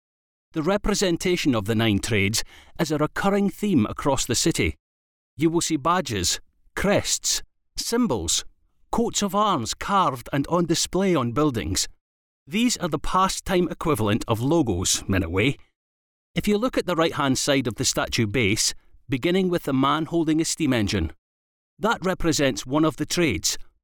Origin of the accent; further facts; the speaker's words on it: Dundee, Scotland, United Kingdom; now in London, United Kingdom; Hi, I'm delighted to be coming back today to my old stomping ground. I grew up in the West End and attended Duncan of Jordanston, then moved to London where I set up my design practice.